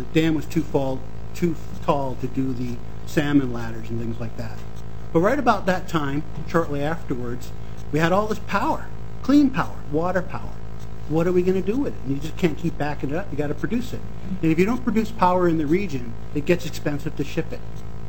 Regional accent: New England, United States; So I grew up in New England, and I remember back when I was a little kid that in the 70s, I was going out and shoveling 20 and 30-inch snowfalls.

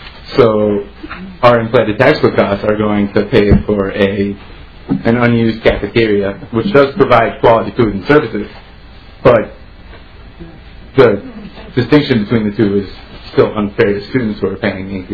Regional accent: North Mankato, Minnesota, United States; born there; I graduated from Sartell. And then my parents, and actually I was born in North Mankato, my parents attended Mankato State University. So I've pretty much been all across the state here.

